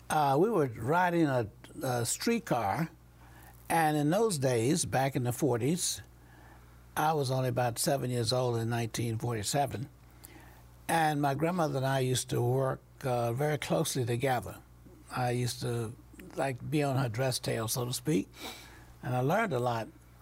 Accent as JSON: {"language": "English", "region": "the South", "country": "United States", "tie": "born or raised there", "said": "Well, I grew up in the South, but I was also grew up in the church."}